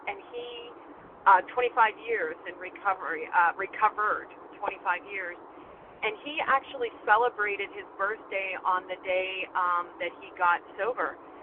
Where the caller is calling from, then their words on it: Pennsylvania, United States; Yes, and I'm calling from Pennsylvania, grateful, recovering.